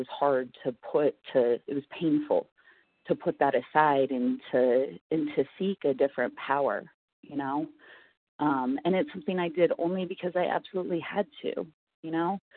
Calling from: Gunnison, Colorado, United States; I'm a recovered compulsive overeater, and I'm calling in from Gunnison, Colorado.

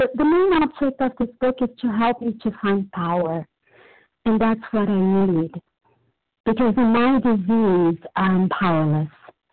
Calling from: Brazil; And I'm calling from Brazil.

